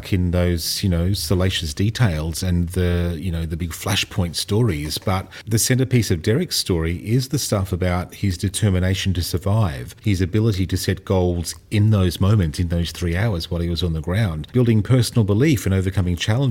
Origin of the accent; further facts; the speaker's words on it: Sydney, New South Wales, Australia; Yeah, I'm with you there, though, because I came from Sydney.